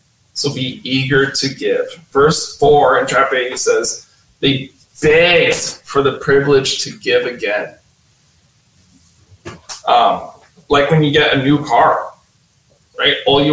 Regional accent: New York, United States; we grew up in the States and we were in New York.

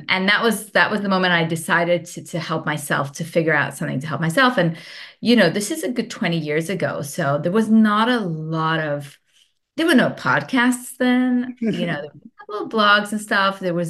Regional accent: South Africa; When I grew up in South Africa

